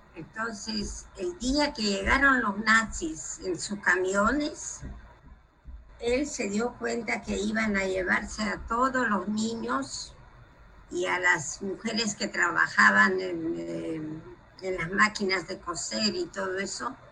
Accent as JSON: {"language": "Spanish", "town": "Warsaw", "region": "Masovian Voivodeship", "country": "Poland", "tie": "born there", "second_language": "Spanish", "said": "Yo nací en Varsovia, Polonia, en 1936."}